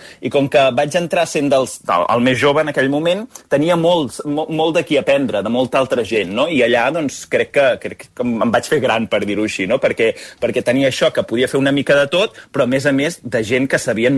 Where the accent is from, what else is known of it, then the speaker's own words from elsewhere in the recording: Cardedeu, Catalonia, Spain; la televisió de Cardedeu, que és el meu poble